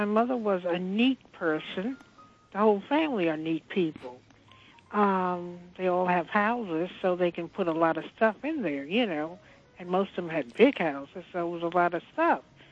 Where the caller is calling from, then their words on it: Brooklyn, New York, United States; from Brooklyn.